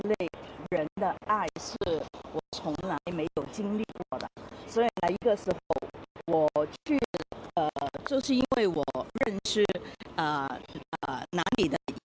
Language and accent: Chinese; Hong Kong; Chinese is a second language; 我是从香港来的，所以我的普通话可能不太好啊，